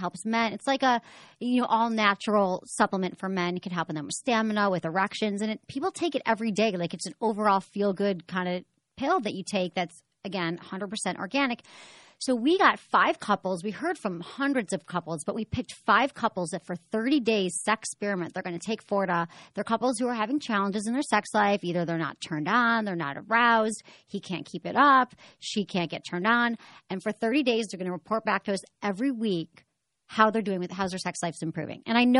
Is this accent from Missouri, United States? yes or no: no; Detroit, Michigan, United States; But I'm conflicted because I'm from Detroit, so I don't know what to do.